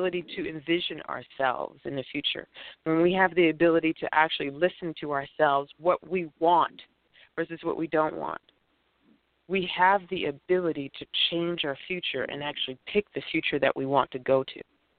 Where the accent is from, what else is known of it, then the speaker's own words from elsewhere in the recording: United States; I am an American. I'm very proud to be an American. I am a person who is most familiarized with the American way of culture. I did not grow up in other countries.